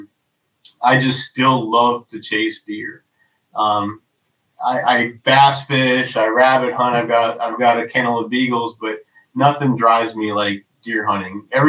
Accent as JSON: {"language": "English", "region": "Pennsylvania", "country": "United States", "tie": "born or raised there", "said": "I went on to work for U.S. Department of Agriculture, returning to my home state of Pennsylvania."}